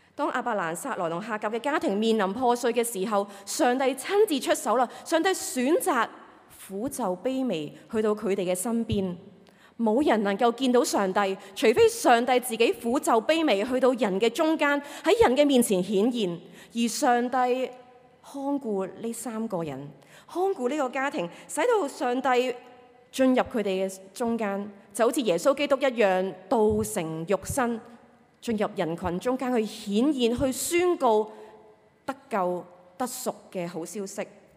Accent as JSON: {"language": "Cantonese", "town": "Kowloon City", "region": "Kowloon", "country": "Hong Kong", "tie": "born or raised there", "said": "我就想起我小的时候都是住在九龙城的"}